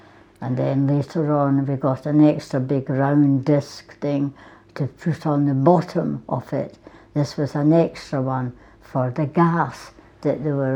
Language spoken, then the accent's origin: English; Edinburgh, Scotland, United Kingdom; now in Highlands, United Kingdom; I was born and brought up in Edinburgh, but now I'm happy to have made my home in the Highlands.